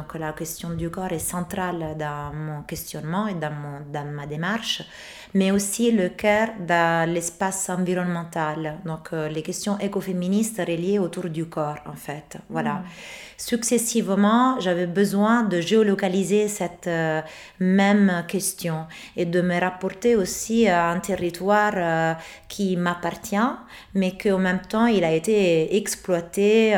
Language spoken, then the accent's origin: French; Rome, Lazio, Italy; French is a second language; also born or lived in Naples; je suis originaire de Naples, mais j'ai grandi à Rome toute ma vie, mais de famille napolitaine des deux côtés, mère et père.